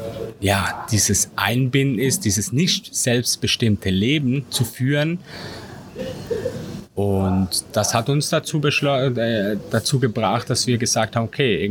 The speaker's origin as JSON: {"language": "German", "country": "Switzerland", "said": "ich bin 35, ursprünglich aus der Schweiz, das hört man vielleicht dann auch."}